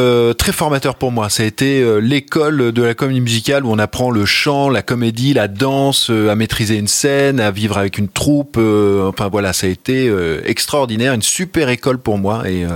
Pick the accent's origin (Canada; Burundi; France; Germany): France; Normandy; parce que je suis originaire de Normandie, et évidemment.